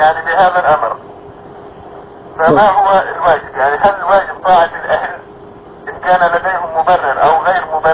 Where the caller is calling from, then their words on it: Russia; أنا بطلب من روسيا